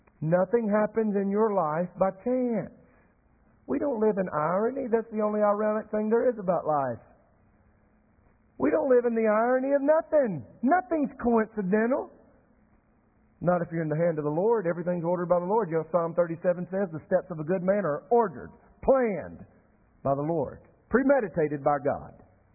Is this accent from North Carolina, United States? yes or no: yes; North Carolina, United States; Now, I grew up in Cleveland County. I did not grow up necessarily in the mountains. I grew up in the foothills or the Western Piedmont, if you will.